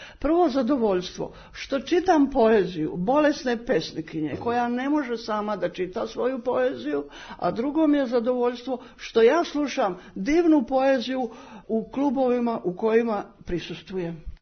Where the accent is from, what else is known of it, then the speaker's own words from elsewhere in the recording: Lika-Senj County, Croatia; ove godine ću da napunim 80 godina. Inače sam rodom iz Like